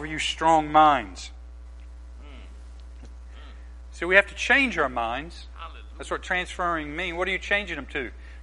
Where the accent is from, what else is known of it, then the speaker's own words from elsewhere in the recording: the South, United States; I grew up in the South. I was a man in the South. A white man in the South.